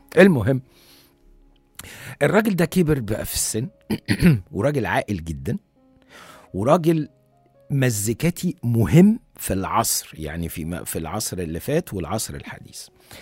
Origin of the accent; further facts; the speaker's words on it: Egypt; لينا فخر ان احنا مصريين